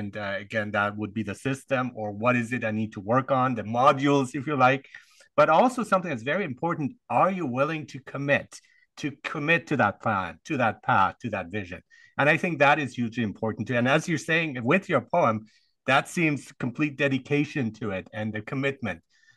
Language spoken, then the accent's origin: English; Germany; I grew up in Germany.